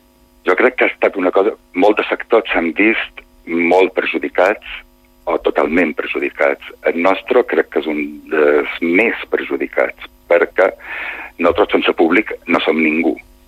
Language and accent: Catalan; Sa Pobla, Balearic Islands, Spain; born there; moved away; jo he de dir que jo, malgrat vaig néixer a Sa Pobla, fa molts anys que no hi visc.